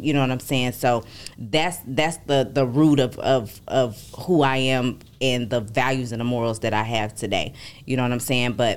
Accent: Arlington, Texas, United States; I'm from Arlington, Texas. That's out there by Dallas, D-Town.

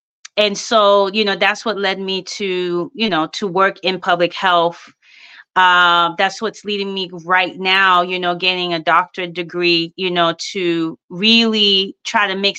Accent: Haiti; I was born in the States, but I grew up in a small island. And growing up on that island definitely shaped who I am.

